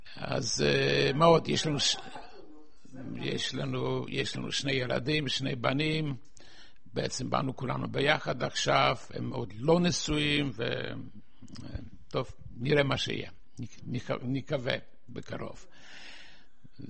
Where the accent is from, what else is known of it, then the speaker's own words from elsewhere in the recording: Wrocław, Lower Silesian Voivodeship, Poland; moved away; also born or lived in Israel / San Francisco, United States; המקום איפה שגרתי, ראיתי את הבונקר תמיד שעניין אותי על יד הבית שלנו, הסביבה לא הכי יפה, אבל וורוצלב עצמה עיר די יפה. טוב, אחרי עזבתי את פולין ב-56, עלינו ארצה